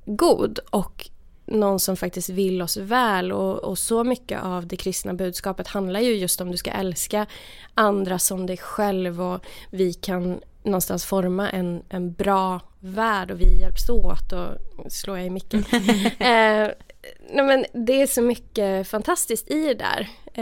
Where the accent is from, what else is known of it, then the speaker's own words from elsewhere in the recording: Värmland, Sweden; jag kom ju då från Värmland där jag var så här, lite så här udda frikyrkounge tänker jag.